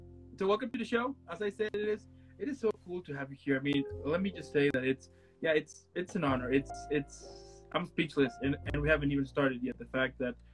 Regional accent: Mexico; English is a second language; From Mexico. Mm-hmm. Yeah, I'm from Mexico, and English I basically learned it by, well, I mean, I'm not gonna lie, of course the school helped me

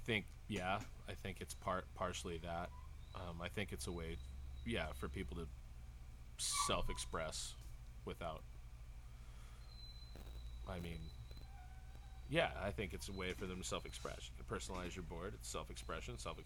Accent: California, United States; coming from growing up in the Bay and surfing all the time, coming here being landlocked

